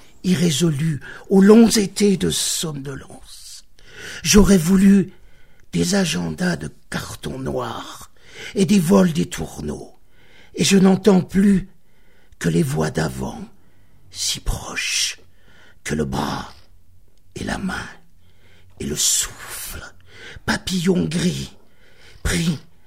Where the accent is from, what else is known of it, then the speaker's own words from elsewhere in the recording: Bourgoin-Jallieu, Auvergne-Rhône-Alpes, France; also born or lived in South West France; je suis revenu du Sud-Ouest sur ma région, sur là d'où je viens, sur là d'où j'ai mes origines, c'est-à-dire à Bourgoin-Jallieu